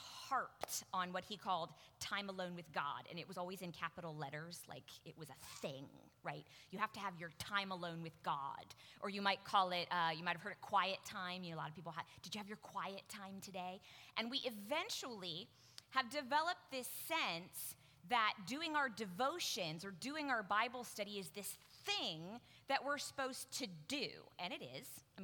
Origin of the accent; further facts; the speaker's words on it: Cedarville, Ohio, United States; And I grew up in Cedarville where the university was.